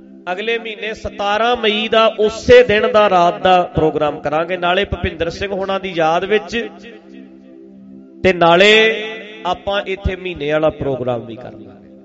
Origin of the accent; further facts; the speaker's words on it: Dhadrian, Punjab, India; ਸੋਚਦਾ ਮੈਂ ਆਪਣਾ ਅਸਥਾਨ ਹੈ ਢੱਡਰੀਆਂ ਵਿੱਚ, ਤੁਹਾਨੂੰ ਪਤਾ ਹੈ ਮੇਰਾ ਜਨਮ ਪਿੰਡ ਹੈ, ਮੈਂ ਉੱਥੇ ਖੇਡਿਆ